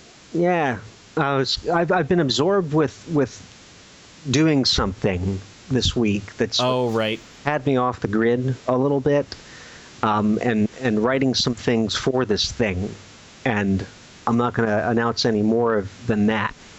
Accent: Montgomery Village, Maryland, United States; It was tough growing up in Montgomery Village, Maryland.

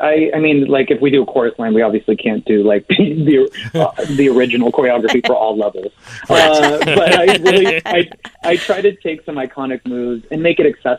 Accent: Phoenix, Arizona, United States; now in New York City, United States; I'm from Phoenix, Arizona, so I had no clue what winters were until I moved to New York.

